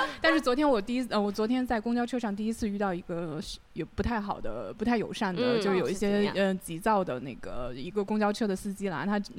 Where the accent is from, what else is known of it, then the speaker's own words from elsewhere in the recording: Beijing, China; 因为我是北京人，然后